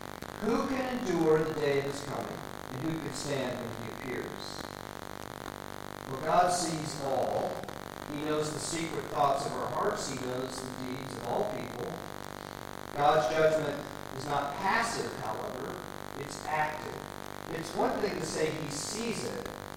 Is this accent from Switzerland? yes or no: no; Colorado, United States; When I think of this image, growing up in Colorado, I think of Leadville, Colorado.